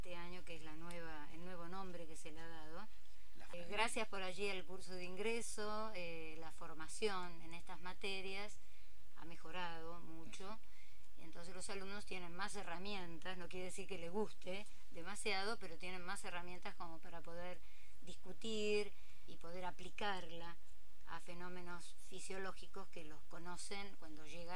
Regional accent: Mercedes, Buenos Aires Province, Argentina; now in La Plata, Argentina; Me vine desde Mercedes, provincia de Buenos Aires.

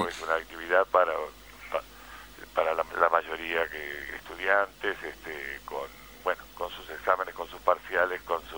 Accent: Tandil, Buenos Aires Province, Argentina; now in La Plata, Argentina; Yo no soy platense, soy de Tandil.

